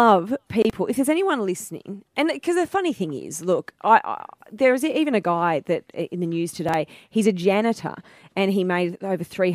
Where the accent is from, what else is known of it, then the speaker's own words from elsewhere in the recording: Australia; Australia Post. I mean, that's as Aussie as. We love our posties. I want our posties to get that money.